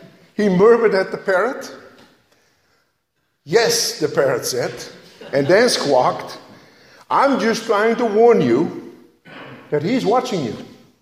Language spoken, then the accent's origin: English; Netherlands; English is a second language; moved away; I actually remember growing up in Holland, we had a poodle.